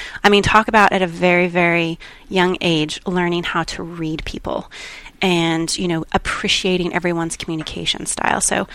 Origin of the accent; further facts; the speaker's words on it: Colorado, United States; now in Dallas, United States; So I'm born and raised in Colorado and went to the University of Colorado. And my ex-husband actually was offered a position here in Dallas.